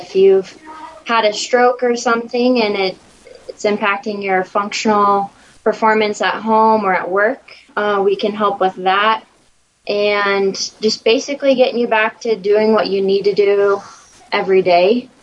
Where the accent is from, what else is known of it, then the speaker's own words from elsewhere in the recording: Nebraska, United States; I'm from Nebraska, and I went to school at College of St. Mary